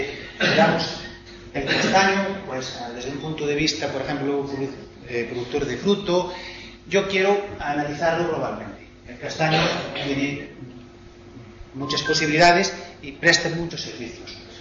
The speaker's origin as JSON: {"language": "Spanish", "town": "Fonsagrada", "region": "Galicia", "country": "Spain", "said": "yo soy de Fonsagrada y hice un pequeño estudio y aquí están reflejadas los tipos de deportes de las variedades que existen en este municipio, en mi municipio"}